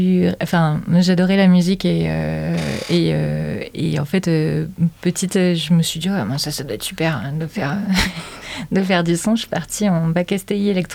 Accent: Montélimar, Auvergne-Rhône-Alpes, France; je suis née à Montélimar, à 30 km de Dieu. Et j'ai grandi dans une famille qui était ma maman est originaire d'ici depuis de nombreuses générations. J'ai grandi un petit peu moitié ici, moitié à Altan-des-Palus

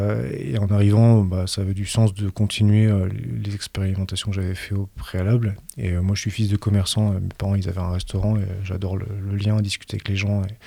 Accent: Réunion, France; Moi je viens de La Réunion, en fait

